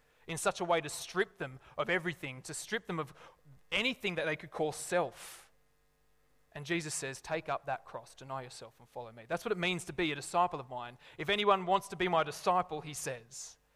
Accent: Lithgow, New South Wales, Australia; So I grew up in Lithgow in a rather large high school.

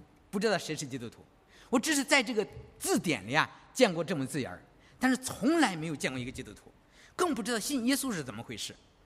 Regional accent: China; 我们中国人一般不喜欢墓地的地方啊

